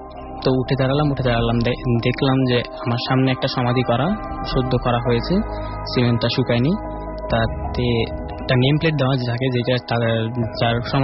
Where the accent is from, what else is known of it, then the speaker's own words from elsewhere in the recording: Barisal, Barisal Division, Bangladesh; বরিশাল থেকে আসছি, এবার ইন্টার এক্সাম দিয়েছি